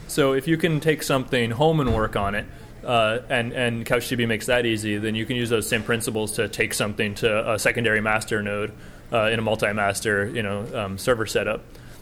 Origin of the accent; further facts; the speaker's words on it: Portland, Oregon, United States; from Portland, Oregon.